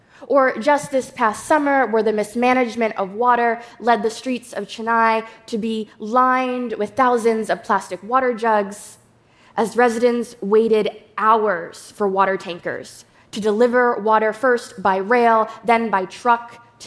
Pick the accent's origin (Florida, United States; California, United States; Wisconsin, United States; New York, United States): New York, United States; Hello, good day, everyone. I'm from the Shinnecock Nation.